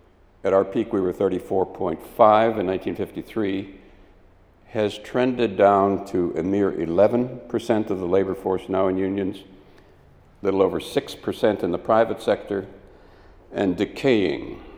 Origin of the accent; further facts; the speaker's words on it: Wisconsin, United States; I'm from Wisconsin.